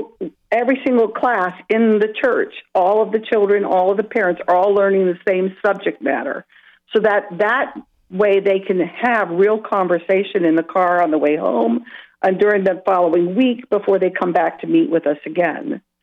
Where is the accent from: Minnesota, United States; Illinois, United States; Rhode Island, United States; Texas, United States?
Minnesota, United States; Grand Rapids; Hi there, Deacon. Actually, I'm from Grand Rapids, Minnesota.